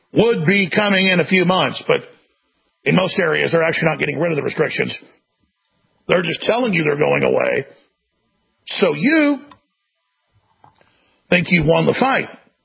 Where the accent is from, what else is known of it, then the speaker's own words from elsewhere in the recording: Dallas, Texas, United States; bigger than my hometown, Dallas.